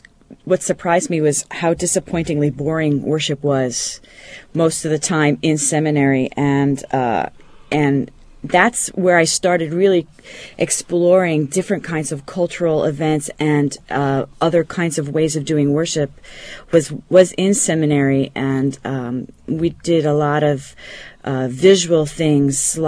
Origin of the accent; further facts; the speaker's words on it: East Brunswick, New Jersey, United States; I grew up in East Brunswick, but my home church was in Edison, New Jersey.